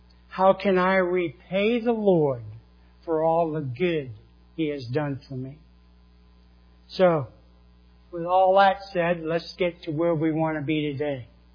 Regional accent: New England, United States; accent: New England; You can see my New England accent coming out here.

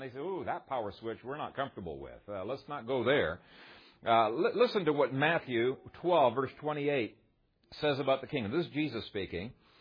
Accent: Ethiopia; I grew up in Ethiopia, and we had to study a little bit of the history of Ethiopia.

